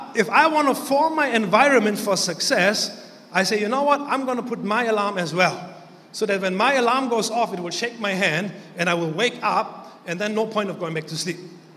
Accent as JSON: {"language": "English", "country": "Germany", "tie": "born or raised there", "second_language": "English", "said": "I remember growing up in Germany."}